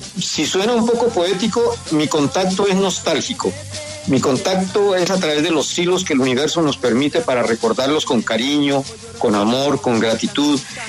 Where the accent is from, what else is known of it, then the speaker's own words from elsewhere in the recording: Biobío, Chile; born there; Estoy en Nacimiento, Biobío, región del Biobío, en Chile, mi tierra materna. Soy chileno por nacimiento, por la matriz de mi madrecita.